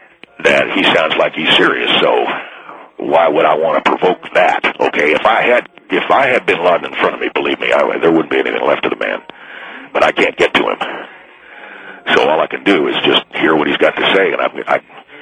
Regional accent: United States; I'm an American.

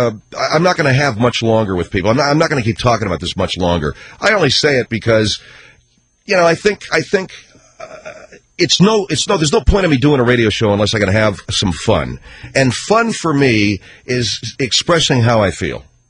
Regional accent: United States; I'm an American. I love my country, and I'm not ashamed of any

